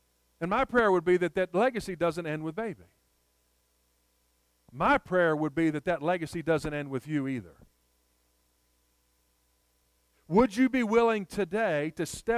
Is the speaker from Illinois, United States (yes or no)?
no; Raleigh, North Carolina, United States; now in Lebanon, United States; We come from Raleigh, North Carolina, to Lebanon, Virginia.